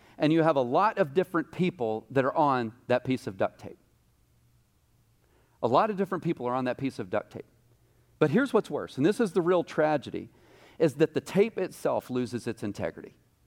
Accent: Mineola, Texas, United States; when I was growing up in Mineola, Texas

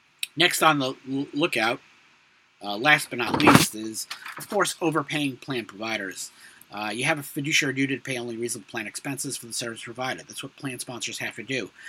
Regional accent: Brooklyn, New York, United States; born there; As I always say, I was born in Brooklyn.

